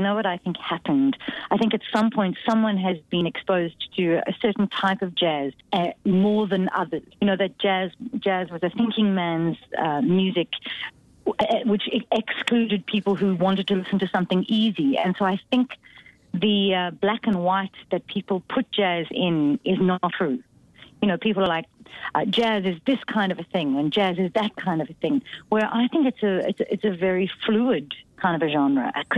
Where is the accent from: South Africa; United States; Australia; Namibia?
South Africa; You know, I'm from South Africa, and the South African influence really informs my music and my musical choices.